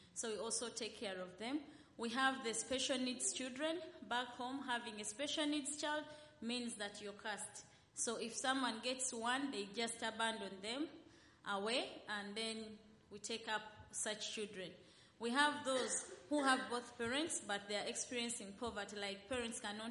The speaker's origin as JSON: {"language": "English", "country": "Uganda", "said": "We come from Uganda, and we started this ministry."}